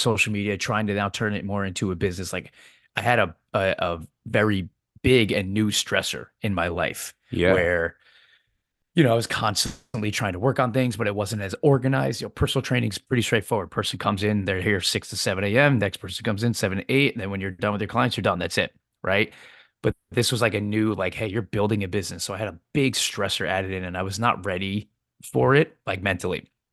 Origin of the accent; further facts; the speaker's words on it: New York, United States; I'm from New York, right? You're from a big city too.